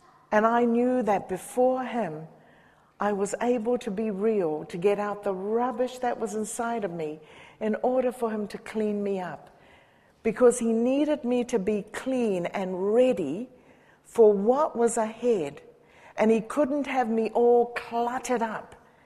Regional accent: Samoa; I came from Samoa, you know, in a little grass shack.

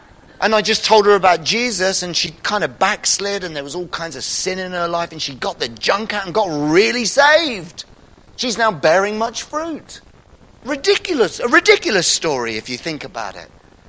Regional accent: Oxford, South East England, United Kingdom; Great English martyrs of the 1500s in my hometown of Oxford.

